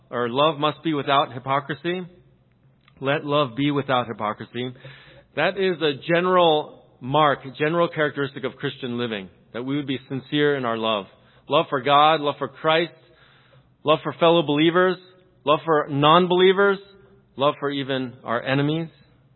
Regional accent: Philadelphia, Pennsylvania, United States; I come from Philadelphia, some of you may know. It's called the city of brotherly love, Philadelphia.

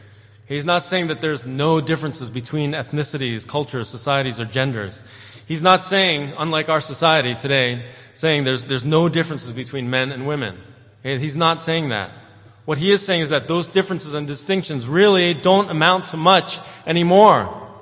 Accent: East Coast, United States; growing up on the East Coast and in neighborhoods that I was the single Asian person.

